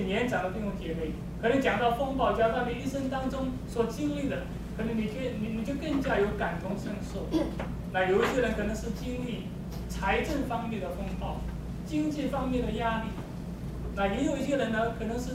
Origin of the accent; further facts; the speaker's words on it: Wenzhou, Zhejiang, China; now in United States; 我是来自浙江的一个沿海城市，叫做温州。